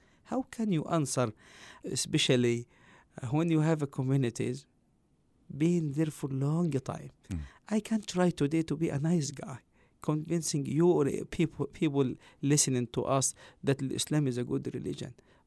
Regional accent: Egypt; English is a second language; now in United States; I grew up in Egypt and I came to America to become an American citizen

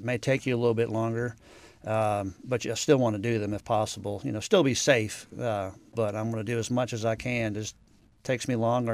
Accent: Cincinnati, Ohio, United States; And growing up in Cincinnati, I'm right, always a UK fan.

